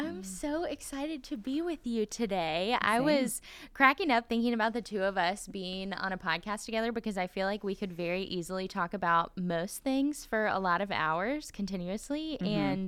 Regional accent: North Carolina, United States; And so I did grow up in a part of North Carolina

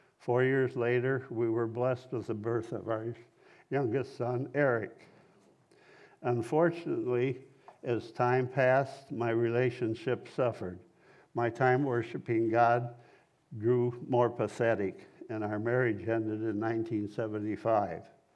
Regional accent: Staples, Minnesota, United States; now in Cross Lake, United States; I live in Cross Lake. I was born in Staples, Minnesota, and my parents raised my brother and me with regular attendance at the First Methodist Church.

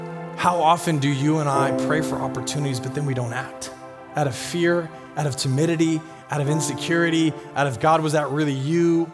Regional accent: Seattle, Washington, United States; I'm like, yeah, I'm from Seattle.

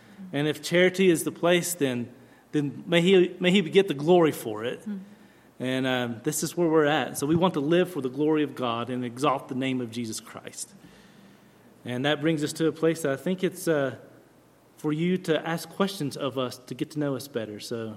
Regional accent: Virginia, United States; And so the Lord led us out of the Air Force and took us back to where I grew up in Virginia.

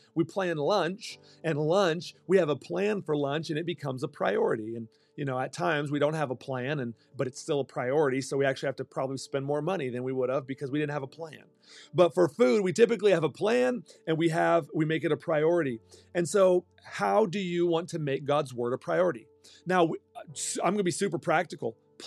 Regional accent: Texas, United States; I grew up in Texas and we spoke Spanish a little bit

